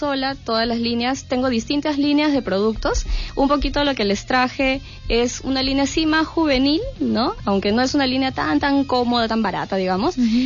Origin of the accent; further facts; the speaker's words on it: Peru; A pesar de que yo soy de ascendencia china, uh-huh, ¿no? este, bueno, se yo nota. Me siento bien peruana